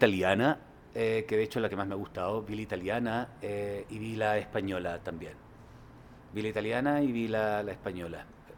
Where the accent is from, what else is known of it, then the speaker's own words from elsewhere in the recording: Temuco, Araucanía, Chile; yo soy de Temuco, entonces, o al menos nací allá